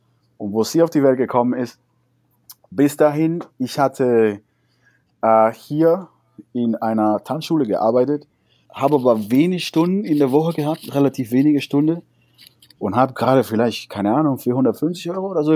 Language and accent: German; Cuba; now in Germany; Ich habe mehr so eine generelle Erinnerung über meine Kindheit in Kuba.